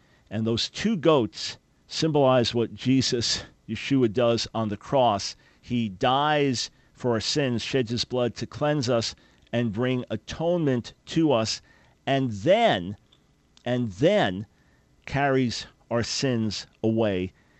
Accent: New York, United States; New York that's my hometown. So we've got special roots in New York, and I love going back out there.

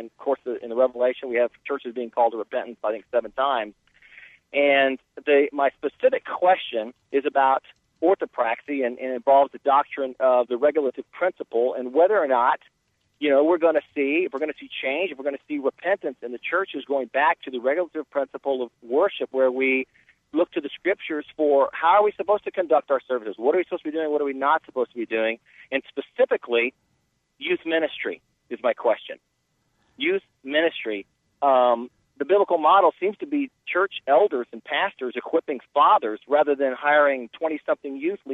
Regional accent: Austin, Texas, United States; and I'm from Austin. I've got a church there. I'm one of the pastors at Burnett Bible Church in Burnett, Texas, outside of Austin, about 40 miles.

